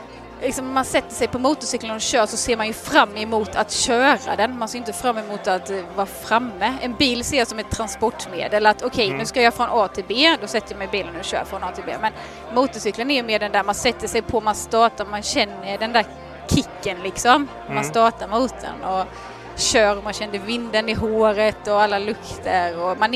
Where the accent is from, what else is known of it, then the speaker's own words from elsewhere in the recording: Halmstad, Halland County, Sweden; now in Laholm, Sweden; Jag är född och uppvuxen i Halmstad, bor numera i Laholm, eller till och med utanför Laholm på en gård.